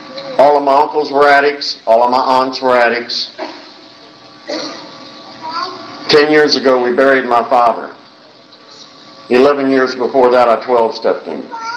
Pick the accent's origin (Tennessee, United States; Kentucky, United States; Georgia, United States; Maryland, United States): Maryland, United States; Baltimore; You don't understand where I grew up. I grew up on the other side of the tracks. I grew up in South Baltimore.